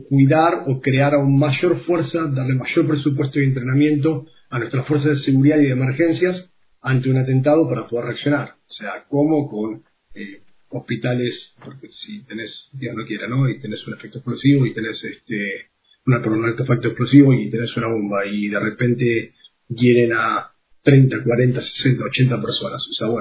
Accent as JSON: {"language": "Spanish", "town": "Mar del Plata", "region": "Buenos Aires Province", "country": "Argentina", "said": "yo soy de Mar del Plata y en pleno verano un operativo de seguridad donde tenés más de 1 millón de personas"}